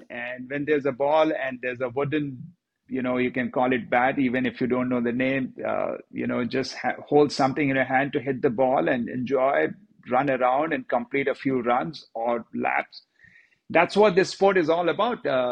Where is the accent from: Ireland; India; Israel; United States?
India; Well, cricket, while growing up in India, I played cricket at junior state level, and then I moved on to play for InterVarsity as well.